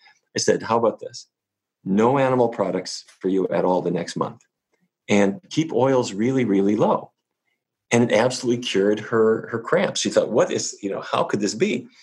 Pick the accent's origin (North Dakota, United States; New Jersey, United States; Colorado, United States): North Dakota, United States; Fargo; By point of disclaimer, I grew up in Fargo, North Dakota.